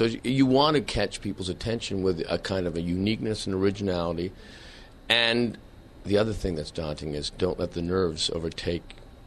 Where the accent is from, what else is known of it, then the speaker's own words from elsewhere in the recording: Canada; Oh, listen, I'm Canadian. I grew up here.